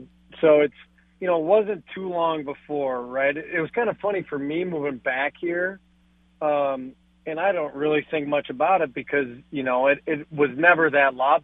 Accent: North Dakota, United States; I grew up in North Dakota, right?

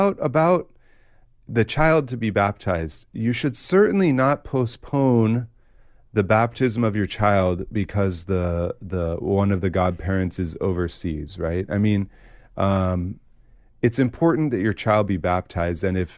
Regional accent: California, United States; I grew up near Yosemite

